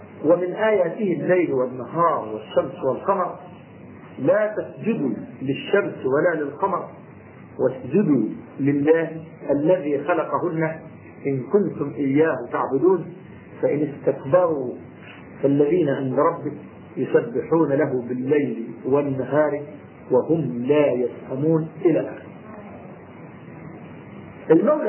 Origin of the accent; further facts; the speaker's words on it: Egypt; جماعتنا المصريين قدرنا احنا مصريين